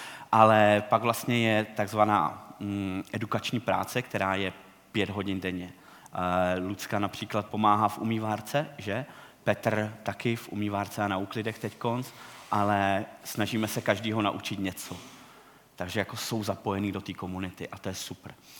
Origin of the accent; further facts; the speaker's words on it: Teplice, Ústí nad Labem Region, Czechia; Já pocházím z Teplic, kde jsem přes 20 let bral drogy.